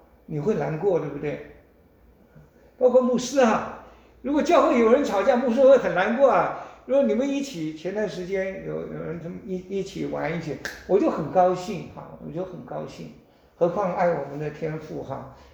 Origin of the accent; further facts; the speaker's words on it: China; 我们中国人说中国人最喜欢跟人比